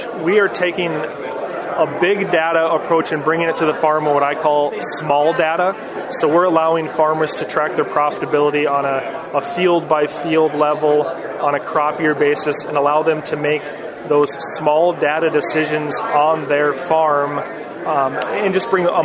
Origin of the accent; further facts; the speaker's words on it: North Dakota, United States; also born or lived in Minneapolis; I grew up in Western North Dakota, worked for a private equity firm in Minneapolis for my first few years out of college.